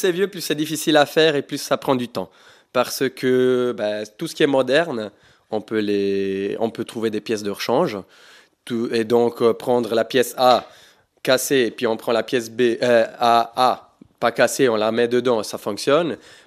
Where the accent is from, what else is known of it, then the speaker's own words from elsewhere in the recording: Switzerland; je viens de la Suisse, je suis horloger